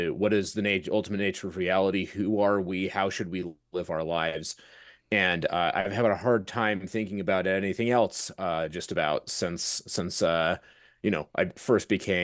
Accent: Utah, United States; I'm from Utah, and when I sort of got to college, there was a sort of group of people that I knew that were intensely interested in sort of theological and philosophical questions.

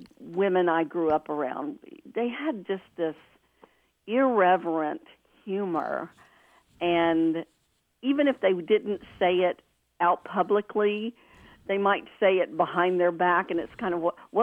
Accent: Florida, United States; I grew up in Central Florida in the 60s when I was in fifth grade when the first African American boy came to our school.

